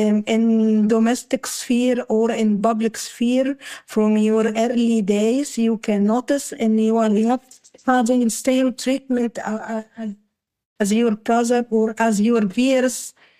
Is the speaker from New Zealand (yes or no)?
no; Cairo, Cairo Governorate, Egypt; English is a second language; Yes, which where I was in privilege because I were living in the city.